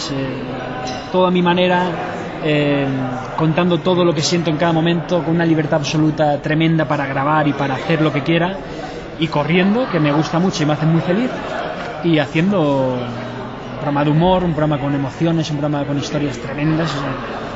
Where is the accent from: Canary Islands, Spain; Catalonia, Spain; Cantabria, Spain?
Catalonia, Spain; Barcelona; moved away as an adult; now in Madrid, Spain; en Barcelona yo soy catalán, entonces cuando llegué a Madrid a trabajar